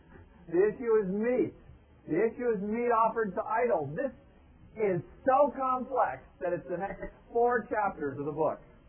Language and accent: English; Charleston, South Carolina, United States; You have to understand that we're from Charleston, South Carolina, my husband an Episcopalian, I'm a Catholic, and our response was, we are not Baptists.